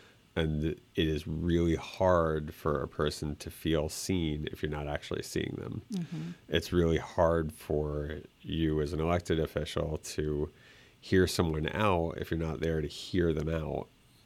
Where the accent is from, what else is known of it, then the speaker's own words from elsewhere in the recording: Boulder, Colorado, United States; I grew up in Boulder, Colorado. I went to high school there.